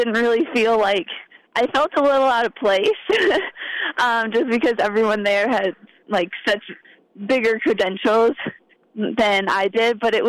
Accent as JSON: {"language": "English", "town": "Mishawaka", "region": "Indiana", "country": "United States", "tie": "born or raised there", "said": "they were proud that I came from Mishawaka, and that was really neat."}